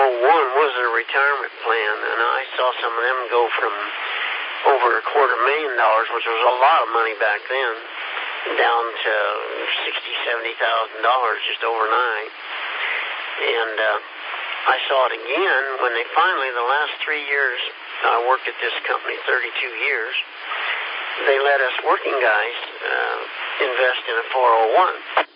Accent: Kansas, United States; I was from Kansas, and that plant employed 16,000 people

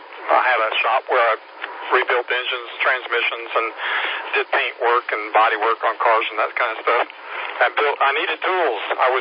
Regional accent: Flint, Michigan, United States; born there; 64 years ago, I was born in Flint, Michigan, and we spent all of my life before high school moving from north to south to north.

